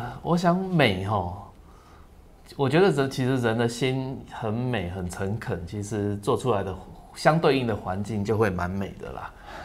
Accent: Taiwan; 我觉得是可以带动一些我们台湾人的一些过去没有曾经 没有过 的一些美学体验啦。

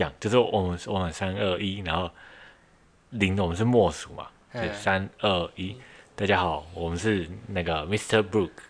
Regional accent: Kaohsiung, Taiwan; 就是虽然我说我们老家应该还是有在除旧布新，但是自从就是分家之后，我们高雄的家就已经没有在做大扫除了。

